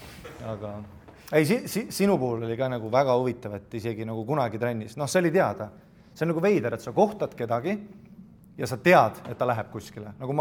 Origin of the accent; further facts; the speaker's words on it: Viimsi, Harju County, Estonia; Ma olen Viimsist. Mul on kodus mullidega vann.